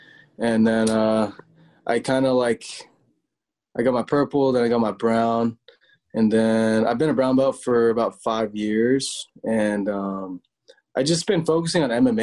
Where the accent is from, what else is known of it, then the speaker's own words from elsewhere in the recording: the South, United States; I'm from the South, man.